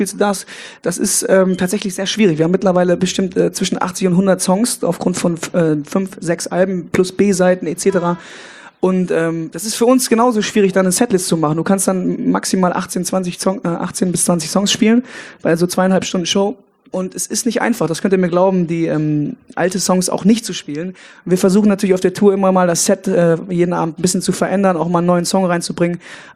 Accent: North Rhine-Westphalia, Germany; Der linke Niederrhein, meine Heimat

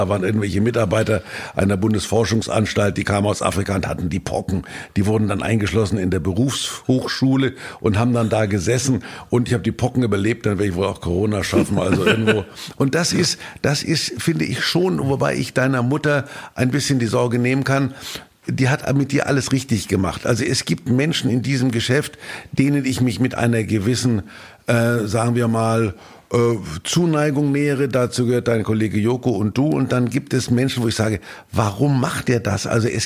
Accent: Kulmbach, Bavaria, Germany; ich komme aus der Weltstadt Kulmbach.

